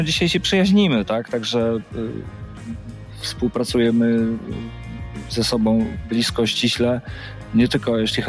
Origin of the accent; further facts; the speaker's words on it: Płock, Masovian Voivodeship, Poland; bo ja pochodzę z Płocka